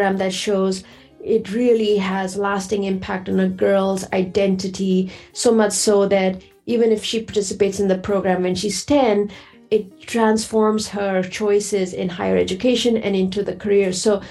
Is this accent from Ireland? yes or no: no; India; now in United States; I grew up in India